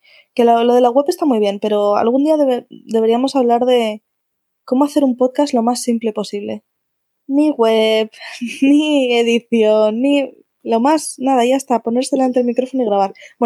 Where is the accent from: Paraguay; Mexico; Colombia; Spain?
Spain; él es mexicano, pero es de la misma zona de España de donde soy yo.